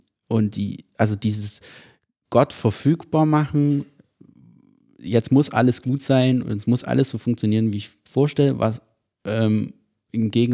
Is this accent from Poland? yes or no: no; Liechtenstein; Ich komme aus Liechtenstein